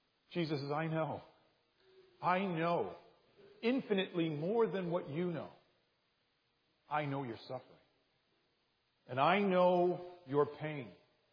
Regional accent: St. Catharines, Ontario, Canada; in my hometown where I grew up and where I pastored, it was in the St. Catherine Standard newspaper

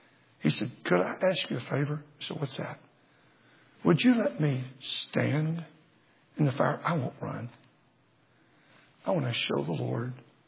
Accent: Texas, United States; I'm from Texas. Most Texas people don't like approval for nothing.

